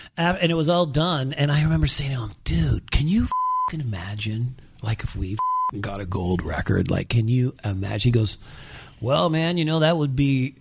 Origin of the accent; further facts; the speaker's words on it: Toronto, Ontario, Canada; And it was in Toronto, my hometown. Everybody was there, and it was CNE Stadium, like 75.